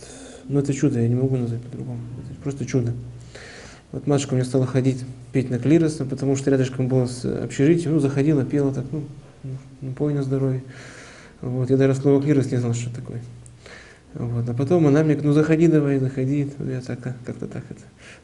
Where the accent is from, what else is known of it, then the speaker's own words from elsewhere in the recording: Voznesenskoye, Perm Krai, Russia; Я родился в Пермской области. Пермская область, село Вознесенское.